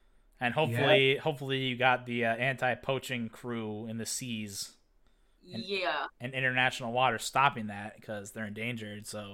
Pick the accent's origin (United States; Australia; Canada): Canada; As a background, I'm Canadian, so that's why I included it.